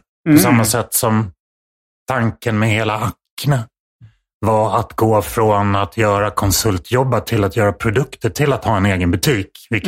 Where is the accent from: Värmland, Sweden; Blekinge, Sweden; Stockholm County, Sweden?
Stockholm County, Sweden; Stockholm; Jag är stockholmare som sagt, men numera gift med en Malmö-tjej.